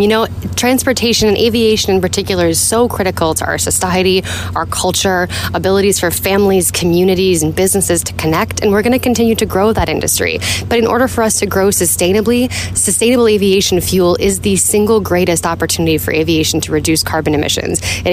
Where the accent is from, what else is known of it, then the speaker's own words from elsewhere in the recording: Iowa, United States; And I'm from Iowa, so I absolutely get that.